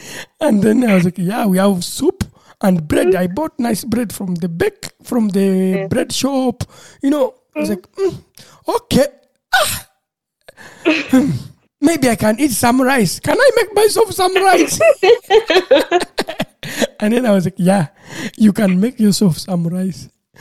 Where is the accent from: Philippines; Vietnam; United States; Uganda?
Uganda; I'm from Uganda, just like my friend who visited me.